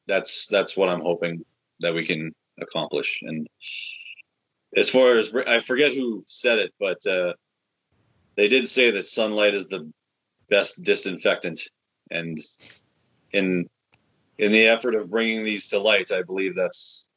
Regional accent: Winnipeg, Manitoba, Canada; We're from Winnipeg, you idiot

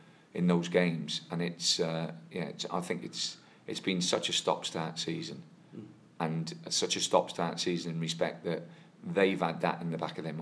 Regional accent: Wales, United Kingdom; being a Welshman

